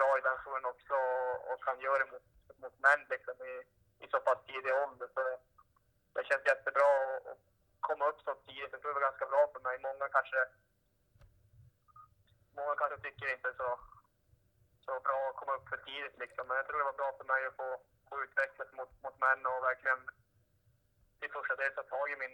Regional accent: Malmberget, Norrbotten County, Sweden; när man hade sina polare och allt där hemma i Malmberget.

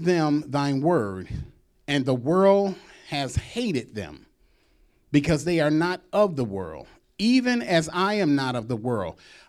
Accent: Detroit, Michigan, United States; or when we were growing up in Detroit, when we were little kids

